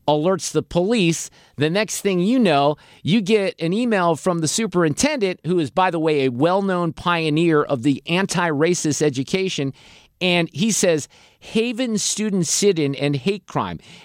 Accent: Niles, Illinois, United States; also born or lived in Park Ridge / Morton Grove; I grew up in Niles Park Ridge in Morton Grove, very close to Evanston.

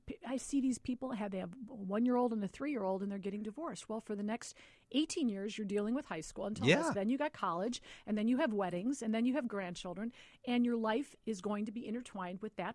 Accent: Berwyn, Illinois, United States; I was a kid from Berwyn, so I wanted to make

